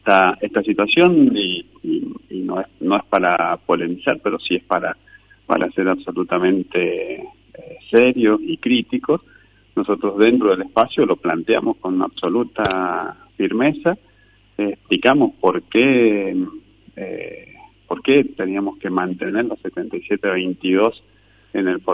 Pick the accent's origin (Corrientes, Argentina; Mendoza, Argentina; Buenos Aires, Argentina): Mendoza, Argentina; Lavalle; also born or lived in Guaymallén; yo soy de Lavalle, yo nací en Guaymallén, pero muy joven me vine a vivir a Lavalle